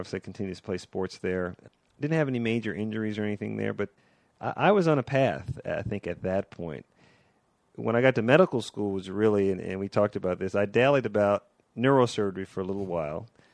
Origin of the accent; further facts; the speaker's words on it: Los Angeles, California, United States; Well, I grew up in Los Angeles, not such a nice part of Los Angeles, so I had a little bit of an aptitude for science.